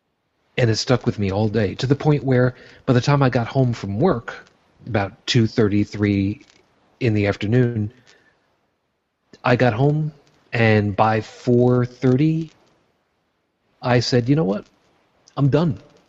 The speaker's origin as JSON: {"language": "English", "region": "New York", "country": "United States", "tie": "born or raised there", "lives_now": "Buffalo, United States", "said": "I was born in Brooklyn, New York, to a Roman Catholic family, raised on Long Island. I am now living outside of Buffalo, New York, and am an unabashed atheist."}